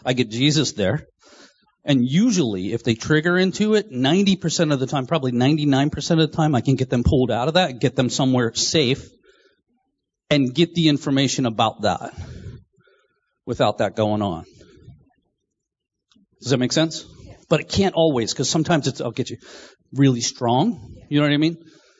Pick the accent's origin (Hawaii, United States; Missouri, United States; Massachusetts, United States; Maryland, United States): Maryland, United States; Then even regionally, like growing up here in Maryland is different than growing up in California.